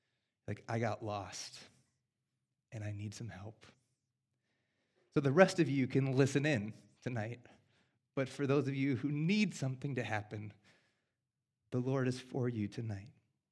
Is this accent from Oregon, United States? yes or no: no; Sioux Falls, South Dakota, United States; also born or lived in Southern California / Idaho; and now I'm planting a church in my hometown in Sioux Falls, South Dakota, and this is my first time back in 15-ish years